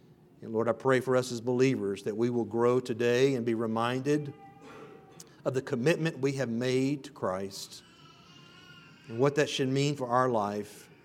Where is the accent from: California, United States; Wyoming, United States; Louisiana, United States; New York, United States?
Louisiana, United States; as a young boy growing up in the South, growing up in Louisiana in a Southern Baptist church